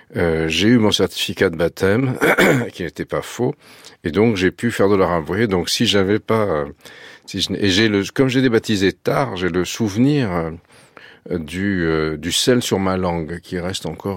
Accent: Nice, Provence-Alpes-Côte d'Azur, France; also born or lived in Menton; mon enfance méditerranéenne à Nice et à Menton, où j'avais une arrière-grand-mère très très pieuse. Mes parents étaient communistes et moi j'étais athée, je le suis toujours

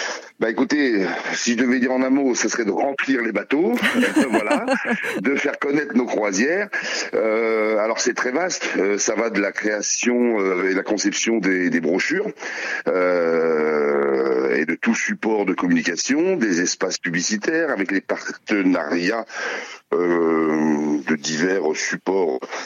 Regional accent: Rennes, Brittany, France; Moi, j'ai grandi plutôt sur Rennes, mais une partie de ma famille est morbihanaise, oui.

